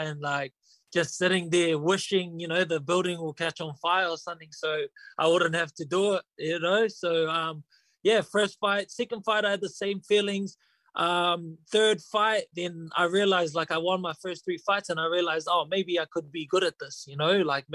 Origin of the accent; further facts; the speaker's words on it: Auckland, New Zealand; growing up in Auckland, you kind of had to fight, right?